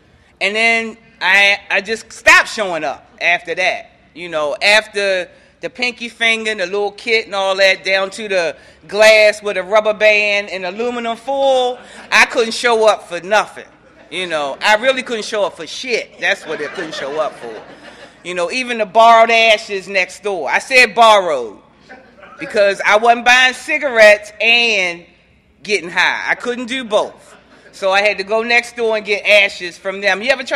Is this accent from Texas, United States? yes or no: no; Baltimore, Maryland, United States; I'm from Baltimore originally. I'm an only child, too.